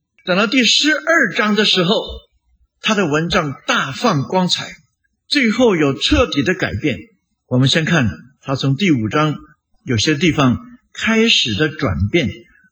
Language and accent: Chinese; northern China, China; 中国还有另外一句话，是我们北方乡下一句话